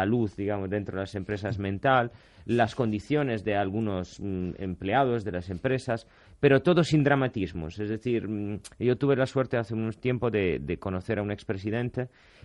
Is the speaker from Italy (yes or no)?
yes; Italy; Spanish is a second language; moved away as an adult; now in Spain; soy un productor italiano, soy internacional, aunque lleve 20 años en España